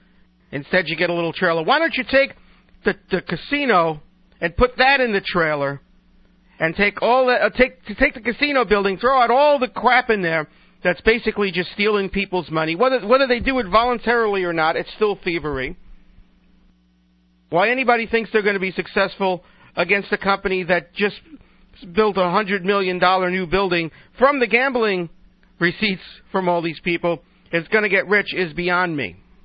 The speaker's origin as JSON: {"language": "English", "town": "Brooklyn", "region": "New York", "country": "United States", "tie": "born or raised there", "said": "because I grew up, like I said, I grew up in Brooklyn."}